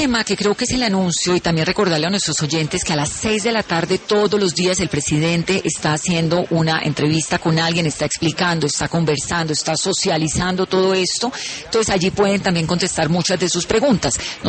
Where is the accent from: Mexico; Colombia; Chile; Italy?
Colombia